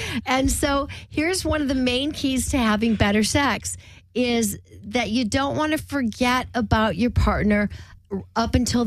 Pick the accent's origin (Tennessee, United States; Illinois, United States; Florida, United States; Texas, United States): Illinois, United States; Rockford; I'm from Rockford with pop.